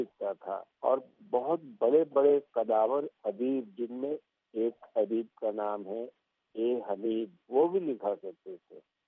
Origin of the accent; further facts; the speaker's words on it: Balochistan, Pakistan; also born or lived in Multan; کیونکہ میری پیدائش ملتان کی ہے، پھر میں وہاں سے پڑھتا پڑھتا بلوچستان اپنے والد گرامی مرحوم کے ساتھ اور والدہ مرحومہ کے ساتھ بہن بھائیوں کے ساتھ چلا گیا. باقی تعلیم میں نے بلوچستان میں حاصل کی،